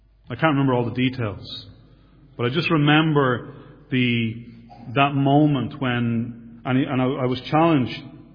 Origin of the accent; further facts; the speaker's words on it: Dublin, Leinster, Ireland; also born or lived in Leicester, England; and I was born in 1968 in Leicester. So I don't have a Leicester accent, as you can hear. We moved back to Dublin in 1970. And I grew up in the south of Dublin and continue to live there. I was raised in a not only a Roman Catholic home